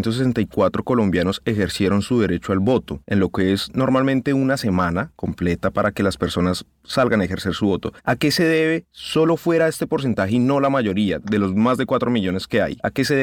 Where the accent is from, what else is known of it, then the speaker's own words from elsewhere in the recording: Colombia; moved away; Desde todos los colombianos que nos ha tocado salir precisamente a vivirla por el otro lado del mundo.